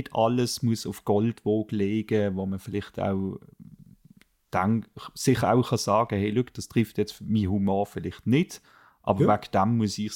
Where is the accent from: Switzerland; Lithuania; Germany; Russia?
Switzerland; Aber bei uns in der Schweiz haben wir wirklich die Probleme?